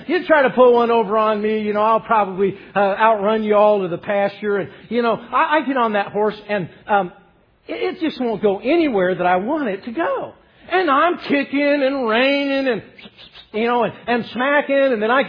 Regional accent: Cortez, Colorado, United States; born there; I can ride a horse, and I was born in Cortez, Colorado.

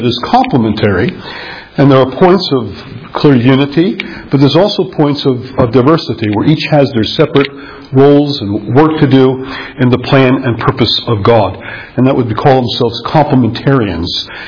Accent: New York City, New York, United States; I was raised in New York City, a product of the New York City public education system.

